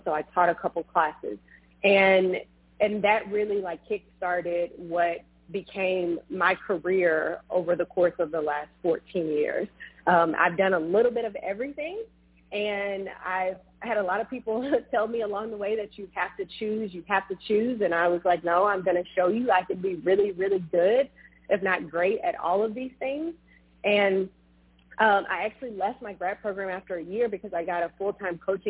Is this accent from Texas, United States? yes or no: yes; Beaumont, Texas, United States; So I am originally from Texas. I'm a Beaumont native, so outside of Houston. Very clear to say I'm not from Houston. I'm from outside of Houston.